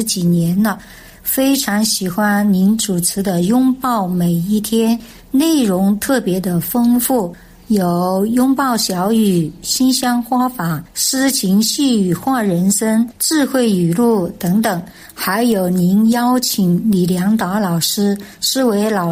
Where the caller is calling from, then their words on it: Chongqing, China; 我是重庆的